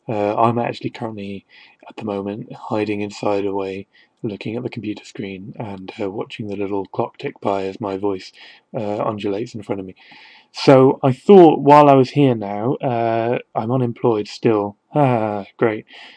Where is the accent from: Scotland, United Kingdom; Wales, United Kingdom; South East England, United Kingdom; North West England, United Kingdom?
Wales, United Kingdom; only he's American and I'm Welsh.